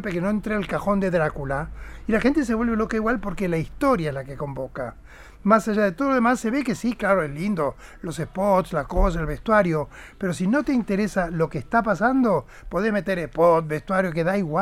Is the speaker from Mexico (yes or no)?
no; Argentina; Yo soy argentina, con las limitaciones de mi país, con los cortes de luz en el teatro